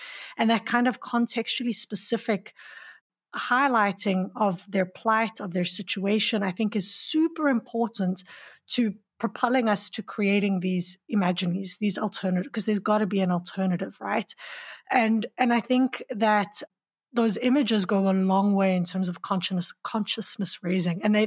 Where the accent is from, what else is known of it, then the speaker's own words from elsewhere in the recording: South Africa; I'm from South Africa and I'm a white South African